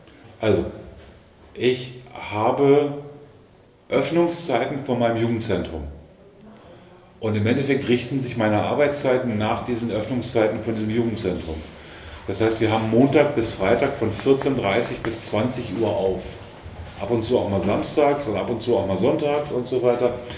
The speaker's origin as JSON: {"language": "German", "town": "Braunschweig", "region": "Lower Saxony", "country": "Germany", "said": "Ich komme aus Braunschweig."}